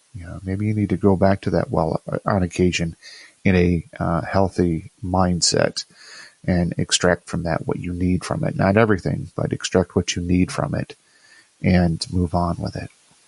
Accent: Rockford, Illinois, United States; I remember going to see that in my hometown of Rockford, Illinois, with my mom.

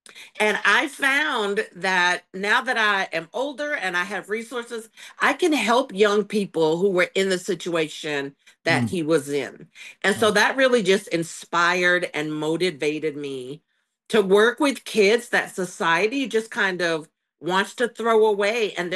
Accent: Maine, United States; I was born and raised in Maine back in the 70s. My mom is Irish and my dad is African-American. And so growing up being biracial in the 70s

